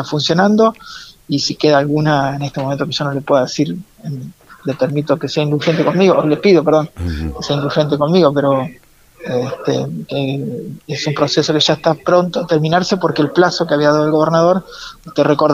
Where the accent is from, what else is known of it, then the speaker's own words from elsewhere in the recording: Neuquén, Argentina; Sí, yo soy de Neuquén